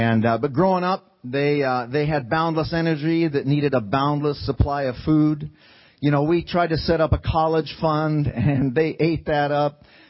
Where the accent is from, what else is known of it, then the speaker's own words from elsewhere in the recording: Springfield, Missouri, United States; In Greene County, where I grew up in Springfield, Missouri, the national headquarters of the Assemblies of God is number one meth producing county in the state